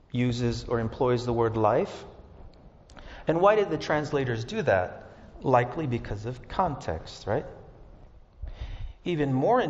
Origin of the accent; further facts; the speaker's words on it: Hawaii, United States; born there; I was born in Hawaii. I love the ocean, but not that much where I would die from drowning.